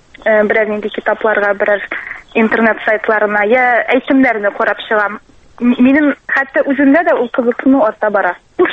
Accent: Shemordan, Tatarstan, Russia; Мин Сабар районының Шәмәрдән бистәсеннән.

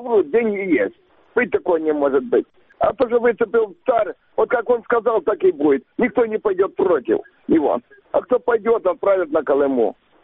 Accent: Crimea, Ukraine; Я из Крыма, проживаю уже больше 45 лет, пенсионер как-никак.

